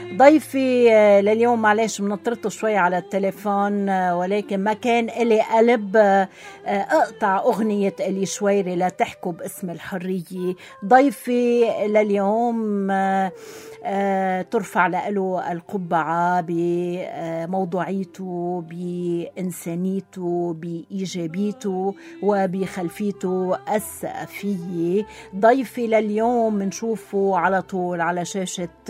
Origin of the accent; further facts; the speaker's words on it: Lebanon; ونحن الشعب اللبناني ناطرين الفرج